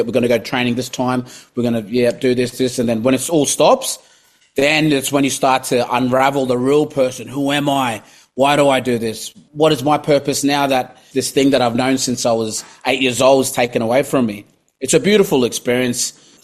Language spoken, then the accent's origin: English; Papua New Guinea; English is a second language; now in Cairns, Australia; I grew up in Papua New Guinea, so when I first moved over to Cairns, I didn't know English.